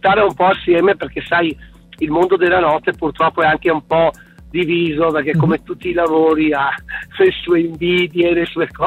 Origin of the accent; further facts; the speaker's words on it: Schio, Veneto, Italy; io sono di Schio